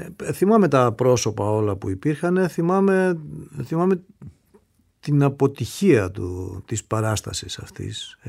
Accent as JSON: {"language": "Greek", "town": "Ioannina", "region": "Epirus", "country": "Greece", "said": "εγώ ήμουν ένα λαϊκό παιδί που ήρθα από τα Γιάννηνα"}